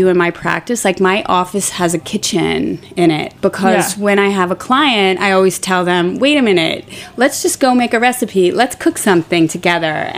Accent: Port Jefferson, New York, United States; also born or lived in Stony Brook; I grew up on Long Island.

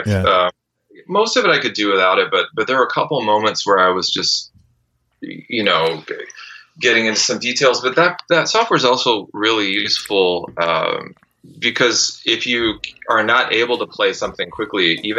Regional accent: Detroit, Michigan, United States; And I was introduced to his music when I was a teenager from my guitar teacher growing up in Detroit

